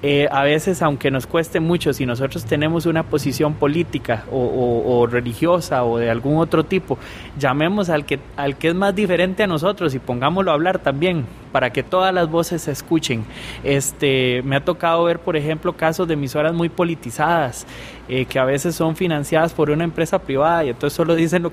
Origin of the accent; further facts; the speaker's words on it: Costa Rica; hay que darnos por el pecho como ticos